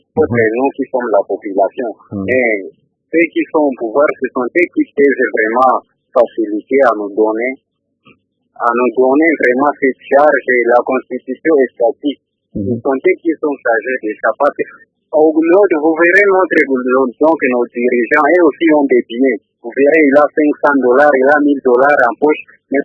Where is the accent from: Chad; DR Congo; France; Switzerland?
DR Congo; chez nous, au Congo